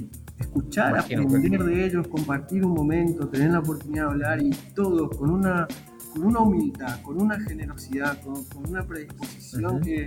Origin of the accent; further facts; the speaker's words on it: Misiones, Argentina; porque yo vengo de Misiones. Soy completamente ajeno a todo este universo